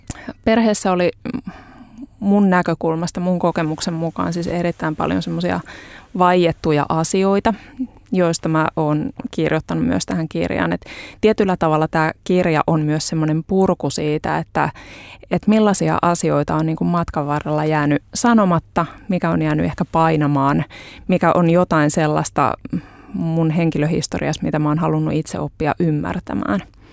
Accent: Hyvinkää, Uusimaa, Finland; Mun tarina alkaa Hyvinkäältä. Mä oon Hyvinkäältä kotoisin ja semmoisesta perheestä, että meillä oli tämmöinen perus ydinperhe, isä, äiti ja kaksi lasta.

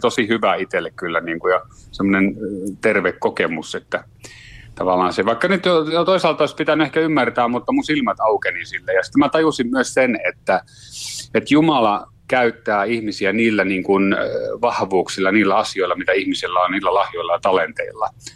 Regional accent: Kalajoki, North Ostrobothnia, Finland; now in Kokkola, Finland; vaimon perässä tulin Kokkolaan, että mä oon Kalajoelta kotoisin, mutta vaimo on täältä Kokkolasta.

